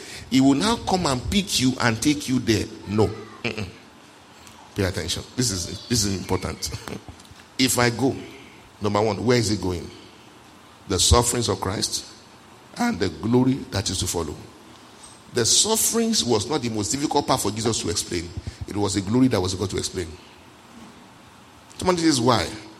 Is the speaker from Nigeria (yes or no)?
yes; Nigeria; I'm a Catholic, but I'm not a Roman Catholic. I'm a Nigerian Catholic.